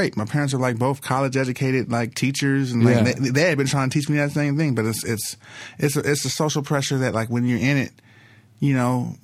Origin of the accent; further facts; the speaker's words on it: Los Angeles, California, United States; South Central LA, South Central Los Angeles. I grew up in the first 8 years of my life on 74th and Figueroa.